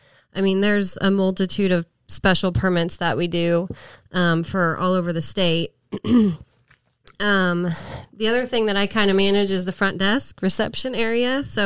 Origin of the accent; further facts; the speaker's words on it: Kansas, United States; Little bit about myself. I was born and raised in South Central Kansas.